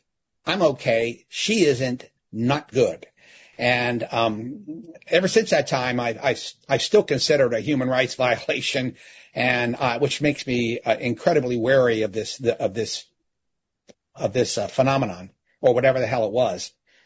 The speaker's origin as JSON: {"language": "English", "town": "Youngstown", "region": "Ohio", "country": "United States", "said": "I'm from Youngstown, Ohio, you know, grew up, you know, semi-rough"}